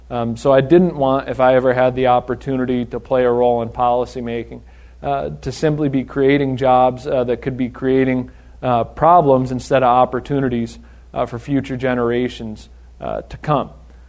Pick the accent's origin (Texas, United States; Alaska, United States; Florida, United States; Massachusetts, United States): Massachusetts, United States; Pittsfield; I grew up around here. I'm from Pittsfield.